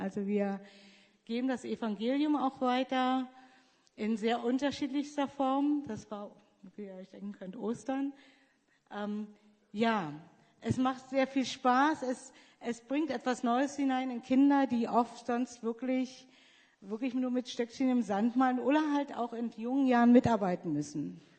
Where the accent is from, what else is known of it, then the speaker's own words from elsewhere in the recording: Germany; moved away; Ich bin eigentlich keine richtige Deutsche mehr.